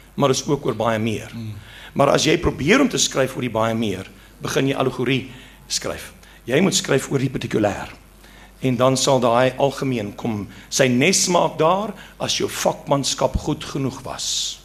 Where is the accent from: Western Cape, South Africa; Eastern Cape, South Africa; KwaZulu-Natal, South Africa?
Eastern Cape, South Africa; ek kom van die Ooskaap, waar ek groot geword